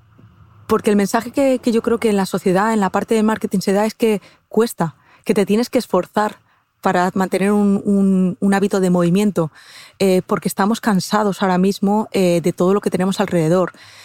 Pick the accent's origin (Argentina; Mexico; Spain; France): Spain; Castilla-La Mancha; yo es que soy manchega, soy de Castilla-La Mancha, entonces todo lo que sean vinos y quesos suelen tener.